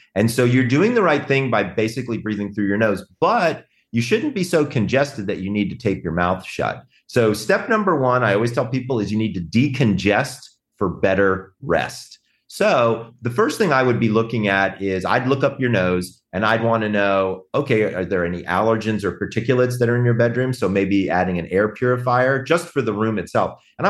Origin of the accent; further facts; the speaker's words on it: the South, United States; I'm from the South.